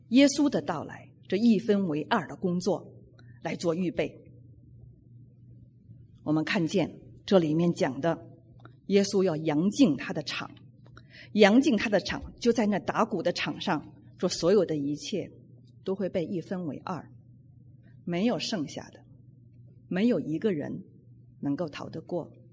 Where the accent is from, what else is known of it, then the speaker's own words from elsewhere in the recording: Beijing, China; 我小的时候在北京的近郊，在天天傍晚的时候，那时候放学了